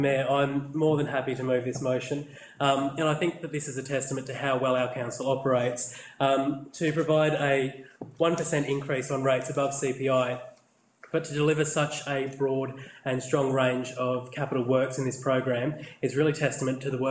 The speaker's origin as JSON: {"language": "English", "town": "Westbury", "region": "Tasmania", "country": "Australia", "tie": "born or raised there", "said": "And in Westbury, my hometown, it's great to see the RV dump point going ahead"}